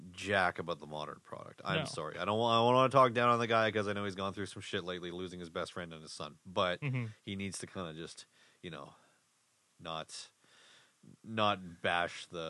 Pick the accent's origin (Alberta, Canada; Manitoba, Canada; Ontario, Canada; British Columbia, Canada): Manitoba, Canada; Winnipeg; And we're from Winnipeg, you idiot